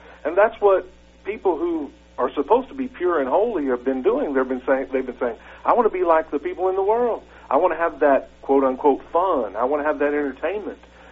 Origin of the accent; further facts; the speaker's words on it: Kansas, United States; moved away; I grew up in Kansas, and a lot of times when I'm talking, I say, you guys, because that's what everyone says.